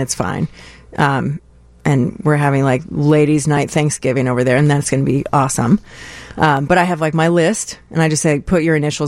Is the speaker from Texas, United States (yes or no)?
yes; Texas, United States; now in Chicago, United States; Texas, I guess, is home.